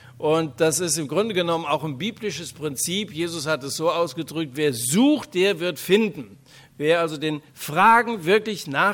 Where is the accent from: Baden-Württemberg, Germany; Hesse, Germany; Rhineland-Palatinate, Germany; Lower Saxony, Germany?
Rhineland-Palatinate, Germany; Wie könnte dann ein Mensch aus Raubach oder aus Dillen, wo ich herkomme, irgendetwas Verlässliches über ihn sagen können?